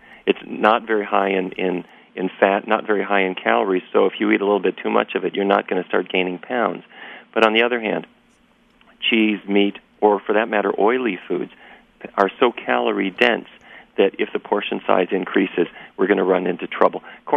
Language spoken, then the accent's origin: English; Fargo, North Dakota, United States; I grew up in Fargo, North Dakota. And my grandfather was a cattle rancher.